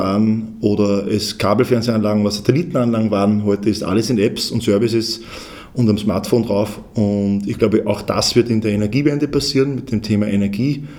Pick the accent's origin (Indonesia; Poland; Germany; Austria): Austria; Freistadt, Upper Austria; born there; in Freistadt geboren und in Freistadt die Neom gegründet. Bin 44 Jahre alt